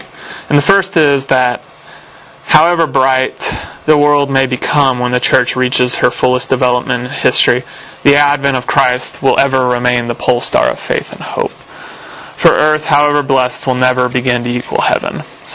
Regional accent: United States; You know, I'm American.

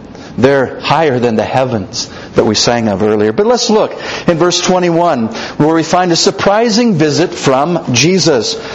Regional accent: Kansas, United States; I was a farm boy. I grew up in Kansas.

